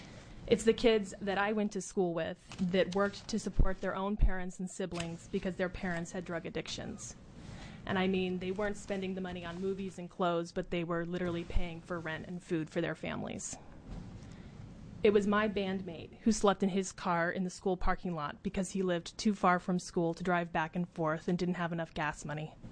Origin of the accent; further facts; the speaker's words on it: Toledo, Oregon, United States; I grew up in Toledo, a little town on the Oregon coast. I really enjoyed small town life